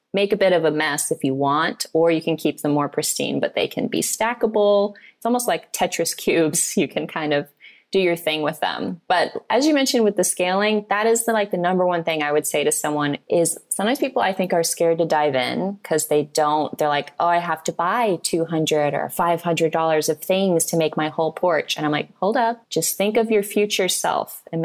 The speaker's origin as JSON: {"language": "English", "region": "Missouri", "country": "United States", "said": "because I'm from Missouri, so we have all four seasons"}